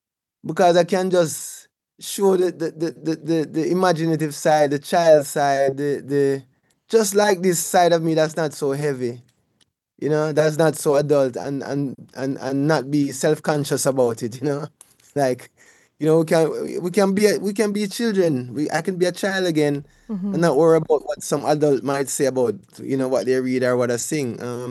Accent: Jamaica; I grew up in Jamaica

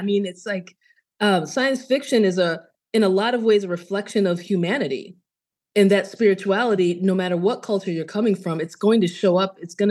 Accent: United States; So I'm Nigerian American. Both of my parents are Igbo.

